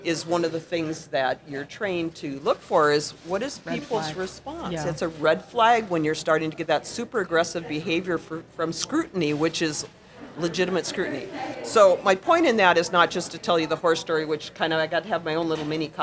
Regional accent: Minnesota, United States; I'm from Minnesota. I often tell okay. people that I, you know, they used to have this expression called Minnesota Nice

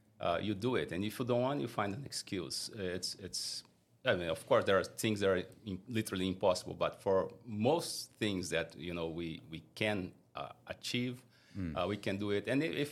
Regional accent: Brazil; now in United States; I'm from Brazil. So we got here, everything happened very differently than what we had planned.

